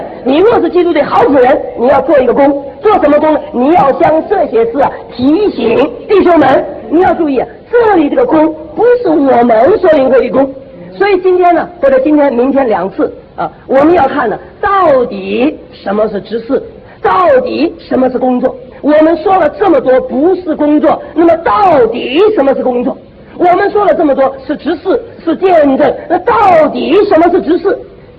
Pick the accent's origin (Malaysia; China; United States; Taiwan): China; 我也是中国人，这是我的好处，到美国说美国人，到中国就成中国人，这是事实，对不对？我也是个中国人。